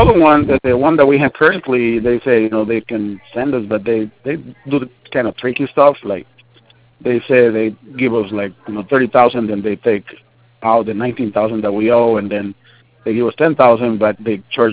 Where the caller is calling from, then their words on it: Chula Vista, California, United States; That's funny. I'm calling from Chula Vista.